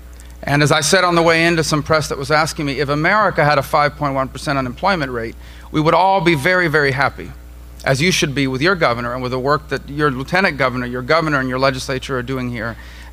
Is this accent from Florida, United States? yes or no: yes; Florida, United States; And I gather this from talking to a lot of people in my home state of Florida.